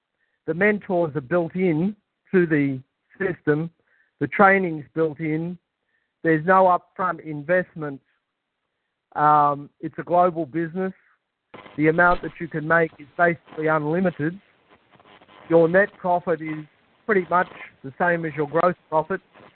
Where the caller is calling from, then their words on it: Melbourne, Victoria, Australia; I'm calling from Melbourne, Australia.